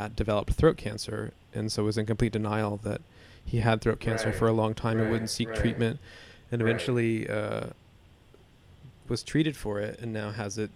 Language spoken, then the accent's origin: English; Texas, United States; But I definitely ran into people growing up in Texas who were part of that.